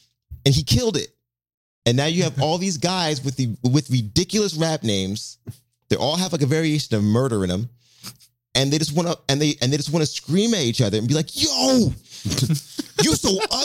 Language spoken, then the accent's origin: English; Portland, United States; And I grew up in Portland where there's plenty of battle rappers that have gone international.